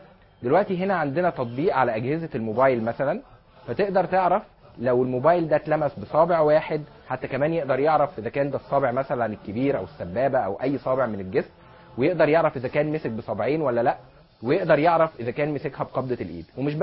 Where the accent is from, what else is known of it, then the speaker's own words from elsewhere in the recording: Egypt; عندنا في ثقافتنا كمصريين